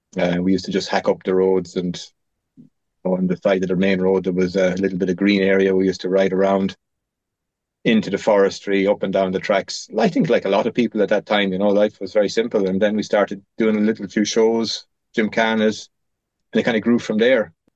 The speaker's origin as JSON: {"language": "English", "region": "Munster", "country": "Ireland", "tie": "born or raised there", "said": "Well, I grew up like a lot of people in rural Ireland."}